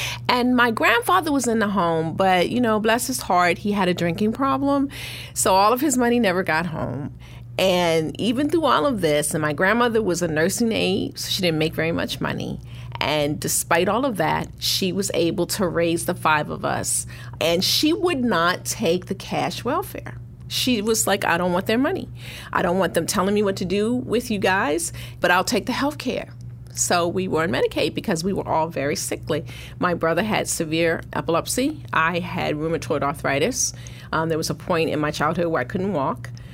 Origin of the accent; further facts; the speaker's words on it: Baltimore, Maryland, United States; because I'm from Baltimore, raised by my grandmother, very frugal.